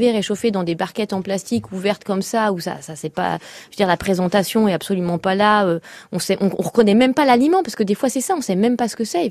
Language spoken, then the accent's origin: French; Paris, Île-de-France, France; Voilà, moi je viens de la Goutte d'or.